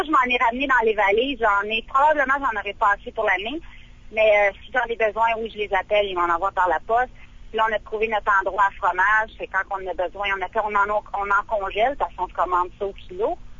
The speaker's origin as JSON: {"language": "French", "country": "Canada", "lives_now": "Australia", "said": "Oui, mais j'oublie pas que je suis canadienne aussi, par exemple, mais on est devenu australien en 2009."}